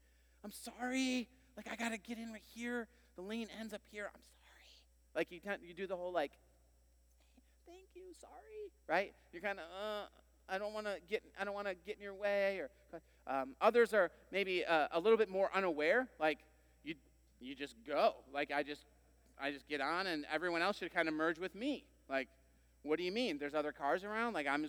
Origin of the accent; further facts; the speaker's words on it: Holland, Michigan, United States; I remember through public school there growing up in Holland, Michigan, that we would just, that was something that was offered through the school during the summer.